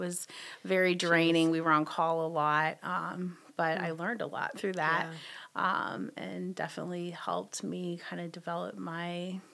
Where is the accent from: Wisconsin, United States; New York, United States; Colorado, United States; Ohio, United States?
Colorado, United States; Boulder; Growing up in Boulder, I was part of a youth group that really like emphasized missions.